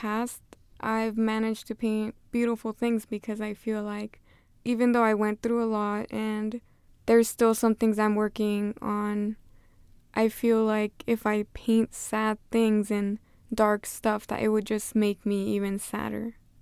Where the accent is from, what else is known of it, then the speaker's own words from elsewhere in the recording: San Diego, California, United States; even though they were all the way in Atlanta and I came from San Diego.